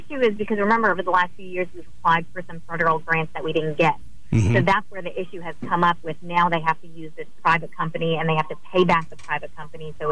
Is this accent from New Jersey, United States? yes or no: yes; New Jersey, United States; I mean, I'm from New Jersey, so I'm used to toll roads.